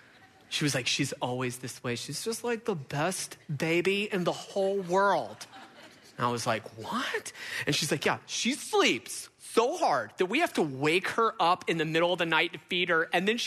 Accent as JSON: {"language": "English", "region": "Georgia", "country": "United States", "tie": "born or raised there", "said": "I grew up in Gwinnett. I screwed up in Gwinnett. I got saved in Gwinnett"}